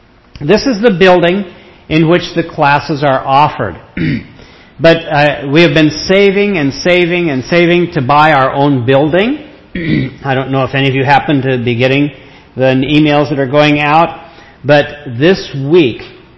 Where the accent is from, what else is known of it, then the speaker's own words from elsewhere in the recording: Oregon, United States; I'm from Oregon, as you can tell.